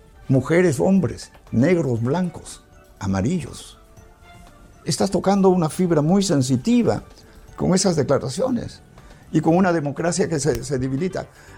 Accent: Peru; Yo no me he fugado. Yo soy peruano.

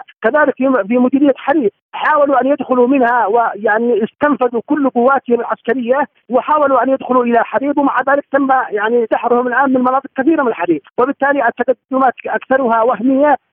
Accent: Yemen; سيادة بلدنا اليمن وشرعية بلدنا اليمن

